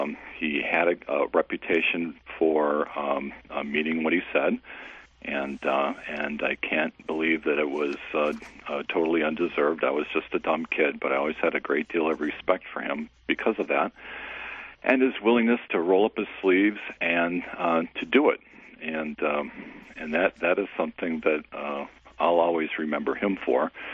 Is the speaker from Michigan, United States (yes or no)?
yes; Detroit, Michigan, United States; Well, sure. Yeah, we grew up on the Lower East Side, and through the 60s and early 70s, and it was a wonderful, almost idyllic sort of childhood